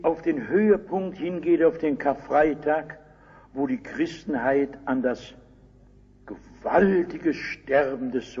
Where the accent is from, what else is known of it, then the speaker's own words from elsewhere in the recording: Rhineland, Germany; dann sage ich als Rheinländer, bei uns heißt es Karneval